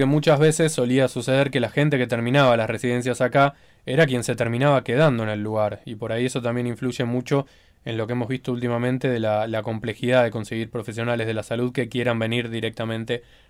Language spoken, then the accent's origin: Spanish; El Hoyo, Chubut, Argentina; Y es algo que lo veo yo un poco más en El Hoyo, que es de donde soy